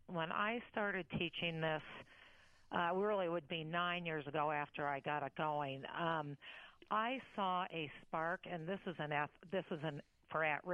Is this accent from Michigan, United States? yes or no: yes; Michigan, United States; also born or lived in Denver, United States; I was born in Denver, but went to middle school and high school in Michigan. So I love the Midwest.